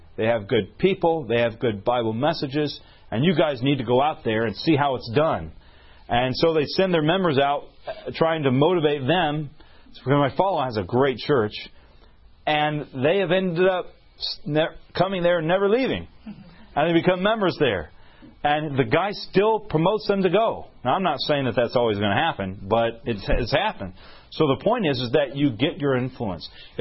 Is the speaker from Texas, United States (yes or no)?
no; Alabama, United States; accent: Alabama